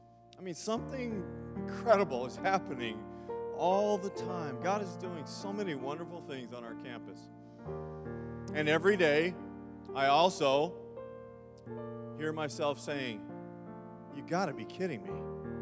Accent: Dallas, Texas, United States; I was born and raised in Dallas

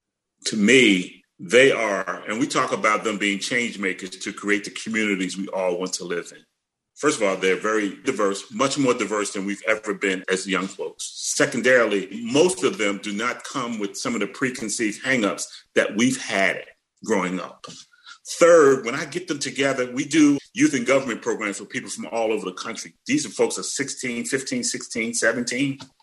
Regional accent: Philadelphia, Pennsylvania, United States; growing up in South Philly in 1967, I looked out and watching the riots

